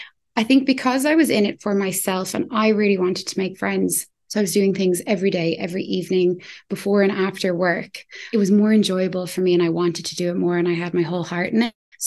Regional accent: Ireland; because I'm a girl and I'm from Ireland

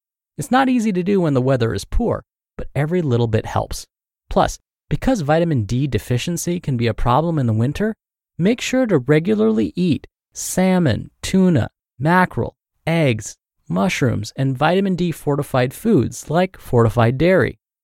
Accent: Louisiana, United States; now in New Jersey, United States; Meanwhile, I'm from Louisiana, and I'm living over here in New Jersey

